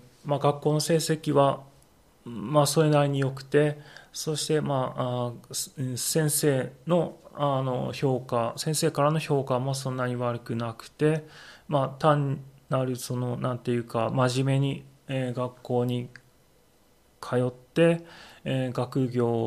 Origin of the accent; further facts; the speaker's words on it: Hino, Shiga, Japan; 僕は滋賀県の日野町という田舎町に生まれ育ちました。